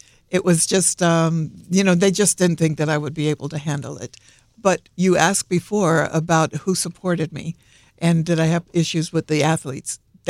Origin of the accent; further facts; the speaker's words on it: Wickliffe, Ohio, United States; moved away as an adult; And I always said when I left Cleveland, Ohio, I grew up in Wycliffe, just outside of Cleveland. And when I left at the age of 18